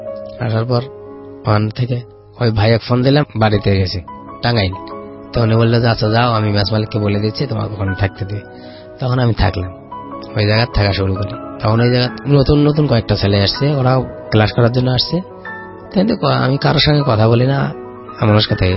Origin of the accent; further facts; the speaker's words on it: Gaibandha, Rangpur Division, Bangladesh; আমি গাইবান্ধা থেকে আসছি।